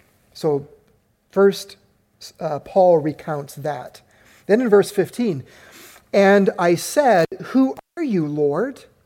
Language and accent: English; Anaheim, California, United States; And I was raised in the suburbs. I was raised in Anaheim.